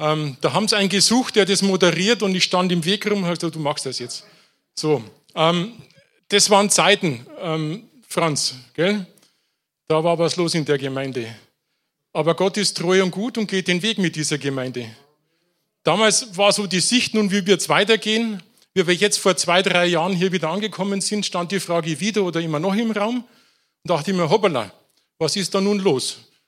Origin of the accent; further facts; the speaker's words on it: Pullach, Bavaria, Germany; geboren oder aufgewachsen in der Nähe hier von München, Pullach im Isartal, da liegen meine biologischen Wurzeln.